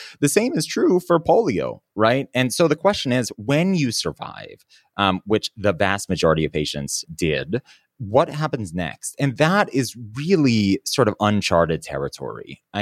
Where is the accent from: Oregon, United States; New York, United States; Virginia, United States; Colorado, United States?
New York, United States; New York City; I'm a kid from New York City.